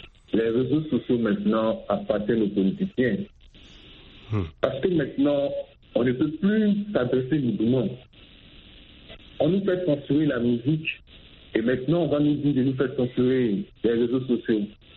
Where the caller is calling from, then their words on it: Abidjan, Côte d’Ivoire; Oui, je suis d'Abidjan, c'est ça.